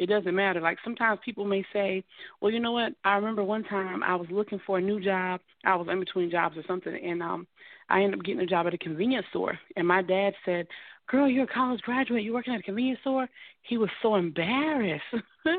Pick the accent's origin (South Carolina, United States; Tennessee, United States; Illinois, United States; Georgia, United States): South Carolina, United States; I was 14 years old, and well, I'm from South Carolina. We used to, people may not be familiar with this, we used to work in the tobacco field.